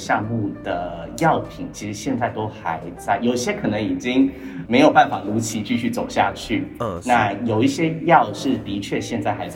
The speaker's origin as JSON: {"language": "Chinese", "country": "Taiwan", "also_born_or_lived": "Canada / Singapore", "said": "因为我自己其实是在小时候在加拿大读书，然后在加拿大求学，然后回到台湾之后也在新加坡待过。新加坡求学过，然后回来台湾这样子"}